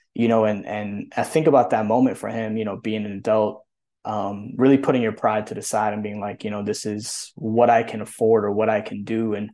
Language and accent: English; Massachusetts, United States; But I grew up in Western Mass. You know, we grew up in this one bedroom apartment.